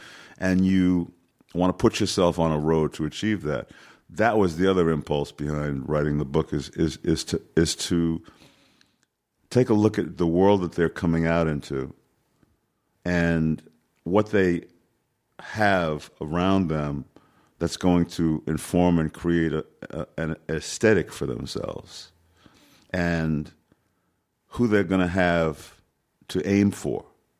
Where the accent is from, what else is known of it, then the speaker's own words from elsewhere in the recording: New York City, New York, United States; born there; Like, I was born in New York City, so, you know, I was able to walk in 25 minutes from my house to Yankee Stadium.